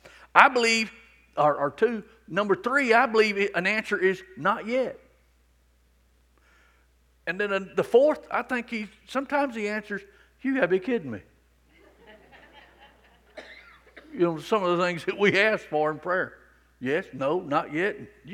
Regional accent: Rockmart, Georgia, United States; that I grew up in Rockmart, that I didn't grow up in England

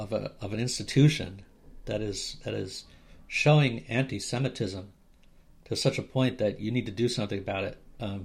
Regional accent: New York, United States; I'm from New York.

